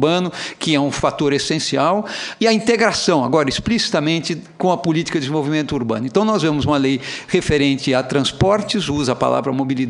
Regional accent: São Paulo, Brazil; Se você pegar uma cidade como São Paulo, de onde eu venho

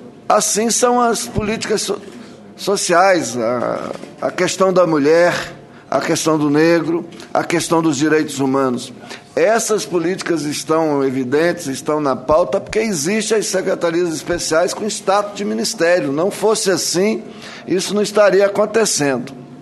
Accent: Minas Gerais, Brazil; também, como mineiro, não gosto de atrasar

